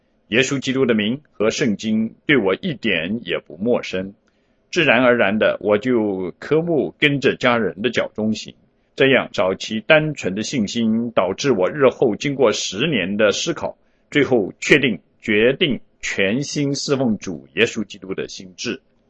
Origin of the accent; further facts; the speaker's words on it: Richmond, Virginia, United States; also born or lived in New York; now in Arlington, United States; 1987年，我出生于 Virginia 的 Richmond，